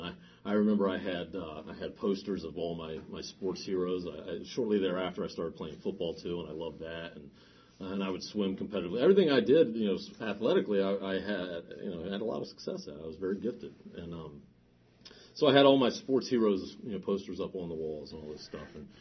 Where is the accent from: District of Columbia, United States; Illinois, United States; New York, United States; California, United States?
District of Columbia, United States; Washington; And I'm from the Washington, D.C. area.